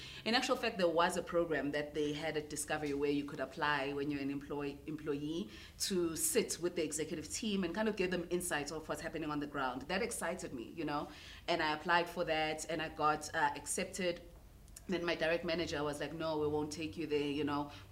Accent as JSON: {"language": "English", "town": "Newcastle", "region": "KwaZulu-Natal", "country": "South Africa", "tie": "born or raised there", "said": "I'm a girl from Newcastle, Ematadeni. I grew up there and I'm an entrepreneur and I'm a mom to two amazing kids."}